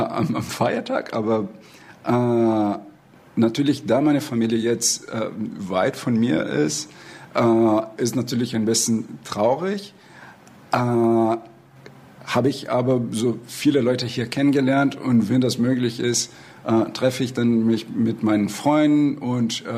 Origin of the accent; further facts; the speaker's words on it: Brazil; German is a second language; moved away as an adult; now in Germany; ich komme aus Brasilien. Bin 43 Jahre alt, wohne in Deutschland seit fast 10 Jahren